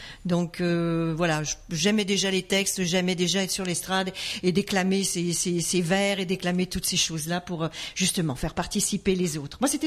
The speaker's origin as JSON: {"language": "French", "region": "Bourgogne-Franche-Comté", "country": "France", "accent": "Morvan", "said": "je vais vous gratifier de mon accent sur cette histoire qui malheureusement n'a pas le charme de l'accent du Midi, mais qui est le mien à l'origine."}